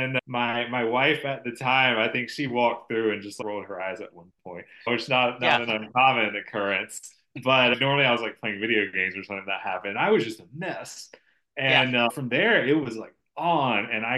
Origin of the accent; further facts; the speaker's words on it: the South, United States; this guy from New Jersey is like teaching me about growing up in the South and how like I am still that person.